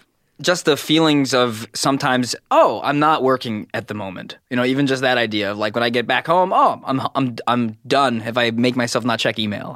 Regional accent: Brooklyn, New York, United States; I was born in Brooklyn Hospital in a very black neighborhood.

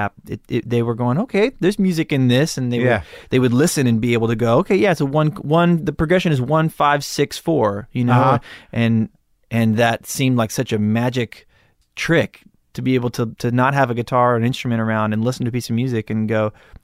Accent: Malibu, California, United States; It's one of the things that I would attribute to growing up in Malibu.

